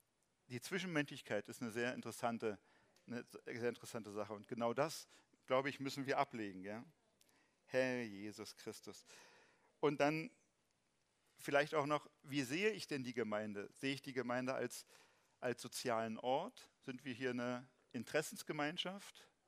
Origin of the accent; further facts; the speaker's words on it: East Germany, Germany; ich bin ja ostdeutsch sozialisiert, ich bin in der DDR groß geworden.